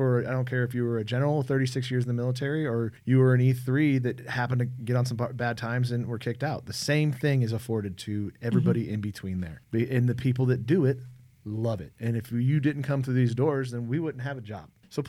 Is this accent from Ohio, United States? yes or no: no; Omaha, Nebraska, United States; I'm originally from Omaha, Nebraska.